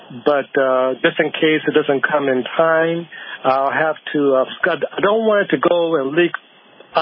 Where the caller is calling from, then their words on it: Michigan, United States; Thank you, Doctor. Again, I'm from Michigan.